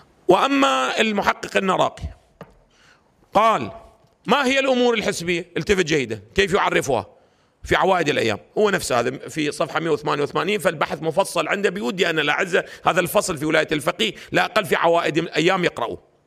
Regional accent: Iraq; وصار عندنا بالعراق بعد، لو ما صار عندنا بالعراق

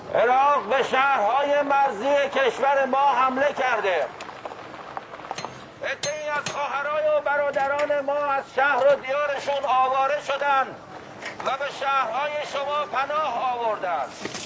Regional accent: Iran; ما همه ایرانی هستیم، ما همه مسلمانیم.

